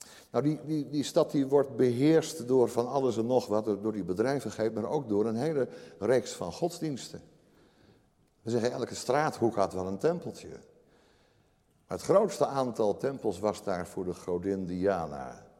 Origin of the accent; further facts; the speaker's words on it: Amsterdam, North Holland, Netherlands; zo ben ik opgegroeid in Amsterdam. Dat heb ik toch in Amsterdam. Als ik door de binnenstad van Amsterdam ging, mijn school was op de Keizersgracht. En ik kwam zelf uit Amsterdam-Oost, uit de Linnaeusstraat.